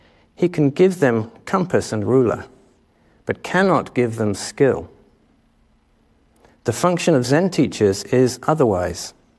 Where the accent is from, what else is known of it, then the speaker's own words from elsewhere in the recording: England, United Kingdom; which I'm not going to talk about because I'm English.